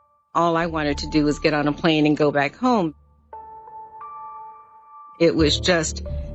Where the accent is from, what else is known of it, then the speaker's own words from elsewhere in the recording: San Francisco, California, United States; born there; I knew I was born in San Francisco.